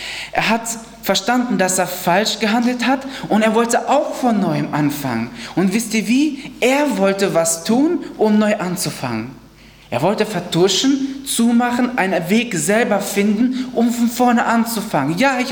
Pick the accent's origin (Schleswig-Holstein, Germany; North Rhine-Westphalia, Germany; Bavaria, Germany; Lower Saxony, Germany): Lower Saxony, Germany; Ankum; Wir kommen aus Ankum, das ist der Landkreis Osnabrück, und sind auch dort in der Ortsgemeinde Mitglieder und dienen da dem Herrn.